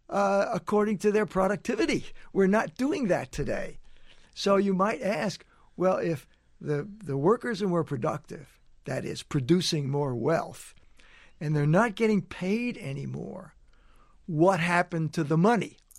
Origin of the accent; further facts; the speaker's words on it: United States; Well, my own view, I mean, I'm an American.